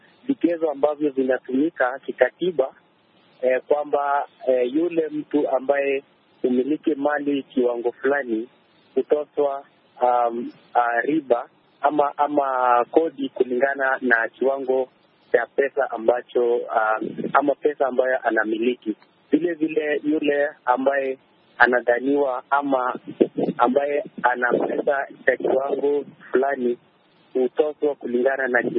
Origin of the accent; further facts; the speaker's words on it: Nairobi, Kenya; now in Baringo, Kenya; natokea jijini Nairobi na ni mkazi wa jimbo la Baringo Kaskazini.